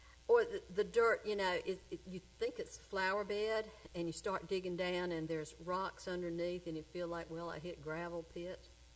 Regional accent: Zebulon, North Carolina, United States; As many of you know, I grew up in East Wake County, Zebulon to be specific, on a tobacco farm.

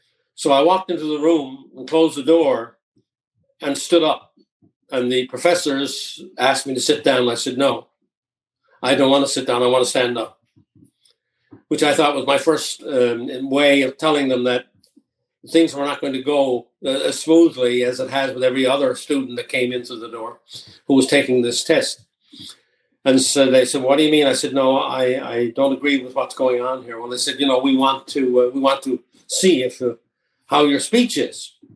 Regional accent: Newfoundland and Labrador, Canada; I was from the Bay right. in Newfoundland. I'm from rural Newfoundland.

